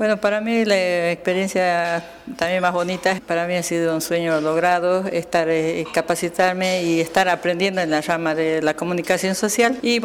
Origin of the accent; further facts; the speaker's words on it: Bermejo, Tarija, Bolivia; vengo del municipio de Bermejo.